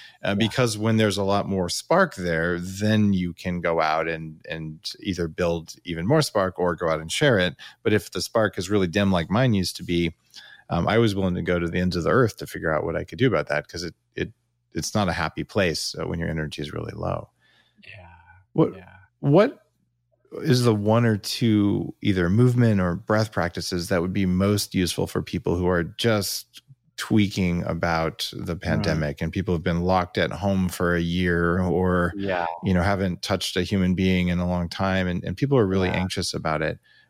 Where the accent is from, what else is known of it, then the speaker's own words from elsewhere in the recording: the West, United States; Yeah, I'm from the West. We're pretty black and white out here.